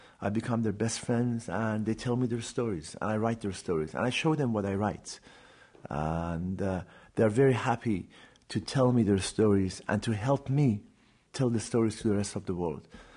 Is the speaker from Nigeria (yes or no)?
no; Iran; I'm from Iran.